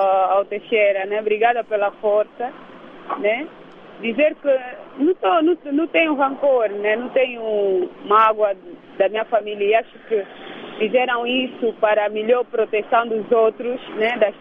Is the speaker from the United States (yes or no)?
no; Angola; o nome é só um nome, mas somos angolanos, e como angolanos podemos fazer alguma coisa